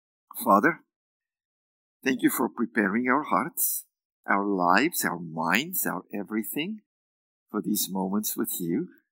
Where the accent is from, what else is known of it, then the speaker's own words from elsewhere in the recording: South Africa; now in Canada; No, I'm a Canadian too, but a South African Canadian.